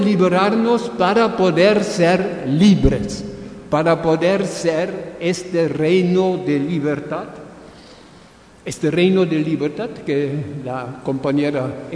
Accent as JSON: {"language": "Spanish", "country": "Germany", "second_language": "Spanish", "said": "Yo soy alemán, entonces yo no puedo pensar la decolonialidad sin la decolonialización de los europeos, de nosotros."}